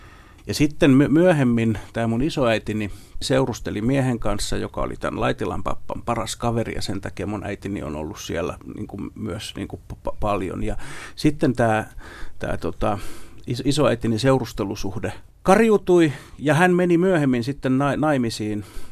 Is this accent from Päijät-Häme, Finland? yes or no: no; Lohja, Uusimaa, Finland; also born or lived in Pori / Vaasa; Ja me ollaan muutettu siis Porista Vaasaan vuonna 69 varmaankin. Ja sitten me asuttiin muutama vuosi Vaasassa. Sitten me muutettiin 73 sinne Lohjan maalaiskuntaan Muijalaan